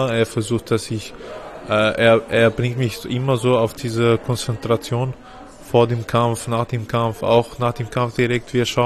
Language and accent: German; Austria; born there; Meine Eltern, die kommen aus Ägypten. Mein Vater ist nach Österreich gekommen seit 1989 oder 88. Und seit 89 oder 88 lebt da in Österreich die ganze Zeit. Wir sind auch hier geboren, ich und meine Geschwister. Wir sind hier auch aufgewachsen.